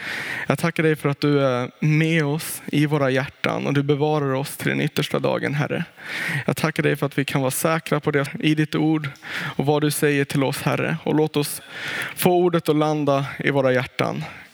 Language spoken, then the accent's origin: Swedish; Värmdö, Stockholm County, Sweden; now in Jönköping, Sweden; Jag kommer från Värmdö. Det sägs att det ska vara den bästa ön, men det finns väl olika meningar på det där. Men därifrån kommer jag. Det ligger i Stockholms skärgård. Och jag bor numera i Jönköping.